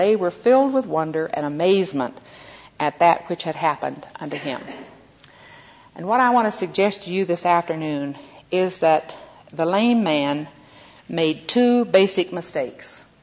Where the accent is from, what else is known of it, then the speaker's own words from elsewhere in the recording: Little Rock, Arkansas, United States; I stopped off in Arkansas, which is where I grew up in Little Rock.